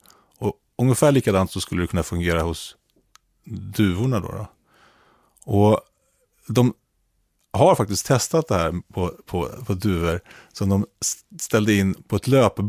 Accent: Stockholm, Stockholm County, Sweden; jag är uppväxt i Stockholm.

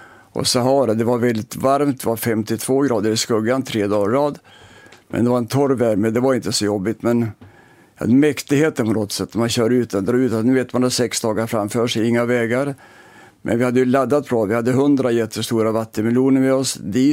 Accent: Ånge, Västernorrland County, Sweden; Jag var uppvuxen i Ånge, en köping mellan Sundsvall och Östersund.

